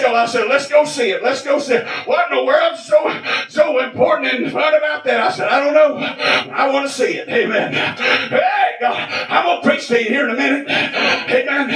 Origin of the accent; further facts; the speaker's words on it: Gilbert, West Virginia, United States; I come from Gilbert, West Virginia. We didn't even have a stoplight.